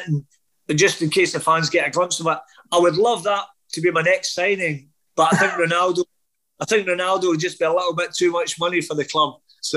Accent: Glasgow, Scotland, United Kingdom; born there; Obviously, my parents were Irish. I played for Ireland because I, as much as I'm, you know, where I was born in Glasgow, we were brought up in Irish culture

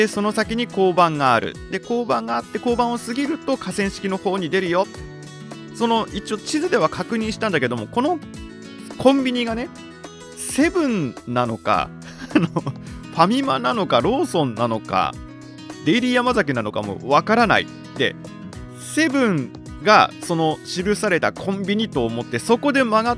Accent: Chofu, Tokyo, Japan; 調布市民ですから、まあどっちかっていうとあの郊外ですよ、都心ではないです。はい、生まれ育ったところがね。

